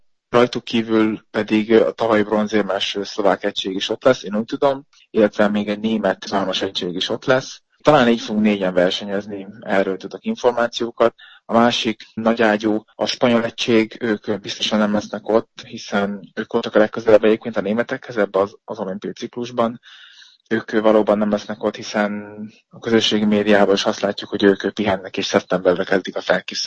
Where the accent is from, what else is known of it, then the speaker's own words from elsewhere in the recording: Gyomaendrőd, Békés, Hungary; mi leköltöztünk Gyömendrődre, mind a ketten onnan származunk